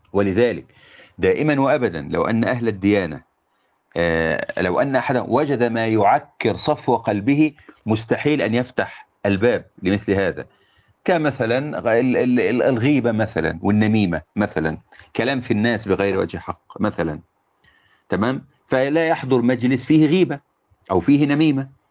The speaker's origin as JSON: {"language": "Arabic", "country": "Egypt"}